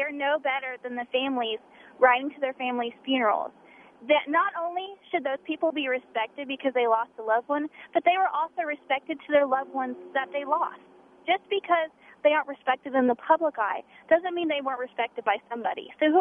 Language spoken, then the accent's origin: English; Alabama, United States; I'm from Alabama.